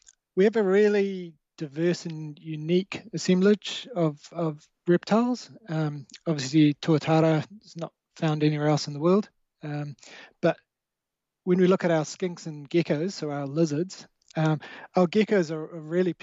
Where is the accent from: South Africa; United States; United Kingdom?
South Africa; now in New Zealand; growing up in South Africa, kept snakes, played with chameleons all the time. And when our family immigrated out to New Zealand